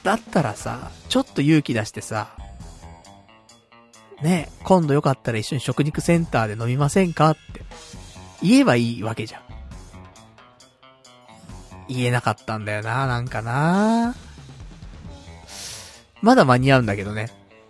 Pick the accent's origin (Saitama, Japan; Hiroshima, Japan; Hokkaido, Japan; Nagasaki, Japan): Saitama, Japan; 私、地元が埼玉。